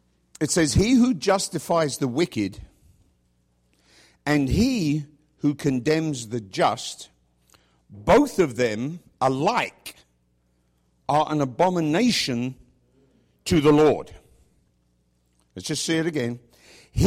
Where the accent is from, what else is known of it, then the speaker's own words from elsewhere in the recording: England, United Kingdom; It's going to be really strange going back to my hometown and preaching to my own people in that sense. I don't normally preach in England.